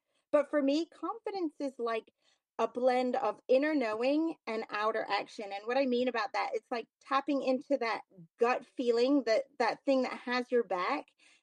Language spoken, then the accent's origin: English; Hong Kong; moved away as an adult; now in New York City, United States; I grew up in Hong Kong. And then I moved to New York City when I was after I graduated.